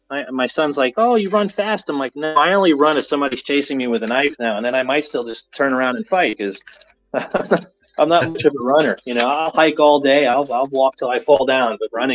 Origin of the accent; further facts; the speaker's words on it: New York, United States; I mean, obviously, I do a lot of camping up in the Catskills and the Adirondacks, just being a New Yorker.